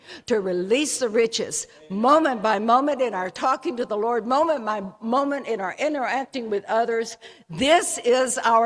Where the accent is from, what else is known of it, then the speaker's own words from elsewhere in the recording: Dallas, Texas, United States; we're from Dallas, to come to this conference from Dallas